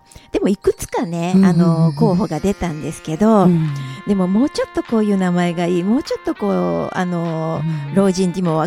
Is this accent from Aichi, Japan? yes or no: yes; Nagoya, Aichi, Japan; やっぱり名古屋市なんですよ。うん、うちの実家が鶴舞のあたりにあるもんですから